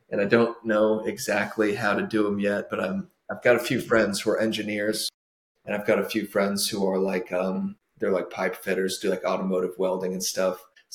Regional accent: Omaha, Nebraska, United States; also born or lived in Lincoln / Florida; Yeah, I was born in Lincoln, but we moved to Millard when I was like one or two, and then I grew up in Omaha.

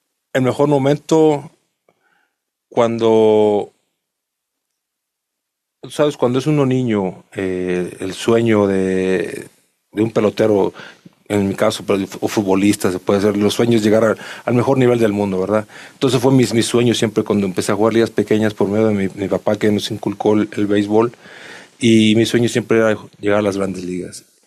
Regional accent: Oaxaca, Mexico; yo soy de Oaxaca

